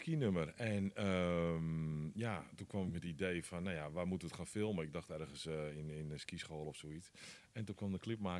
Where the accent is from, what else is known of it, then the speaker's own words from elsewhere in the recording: Amsterdam, North Holland, Netherlands; also born or lived in Purmerend; now in Haarlem, Netherlands; Ja, ik kom uit Amsterdam officieel en later Purmerend, nou, overal Haarlem nu.